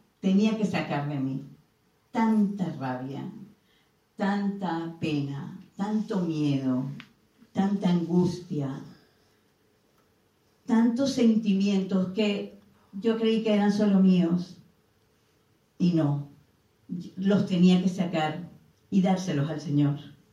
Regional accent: Spain; born there; moved away; Y me vine con mis niñas, con mi nietecita a España. Retorné a mi casa, a mi tierra. Yo nací aquí.

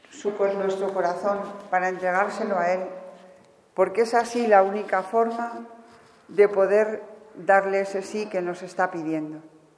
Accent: Segovia, Castile and León, Spain; pues se produjo en Segovia, que es de donde yo soy

